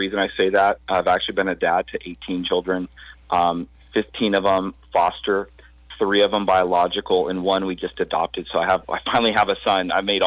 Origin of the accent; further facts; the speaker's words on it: Dallas, Oregon, United States; moved away; I actually live in Texas, just south of Fort Worth, Texas. But I was born and raised in Dallas, Oregon. So Salem was my old stomping ground.